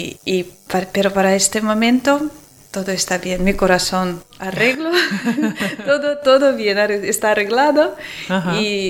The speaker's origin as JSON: {"language": "Spanish", "country": "Ukraine", "second_language": "Spanish", "moved": "as an adult", "said": "Yo sé porque en Ucrania vive mi madre, uh-huh. en mi país. En mi ciudad, perdón."}